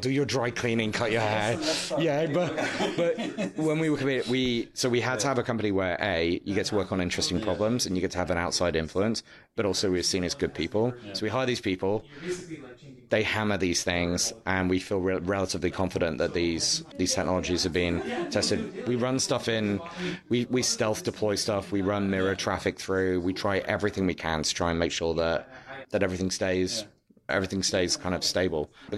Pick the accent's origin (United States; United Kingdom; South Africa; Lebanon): United Kingdom; I'll be at a Super Bowl party as a Brit, like not really understanding what's going on